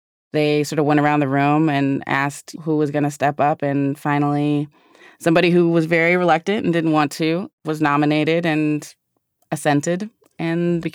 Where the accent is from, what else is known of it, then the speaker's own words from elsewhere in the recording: Los Angeles, California, United States; South Central. I mean, Los Angeles.